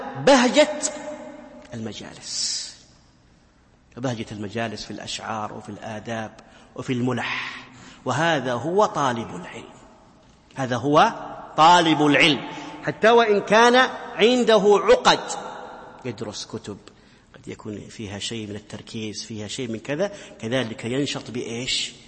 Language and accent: Arabic; Saudi Arabia; من كبار مشايخنا في بلادي السعودية